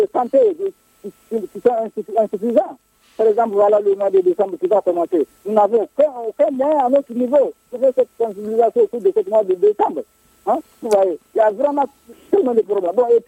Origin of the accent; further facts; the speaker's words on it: Timbuktu, Tombouctou, Mali; Quand vous regardez, par exemple, chez nous à Tombouctou, notre premier interlocuteur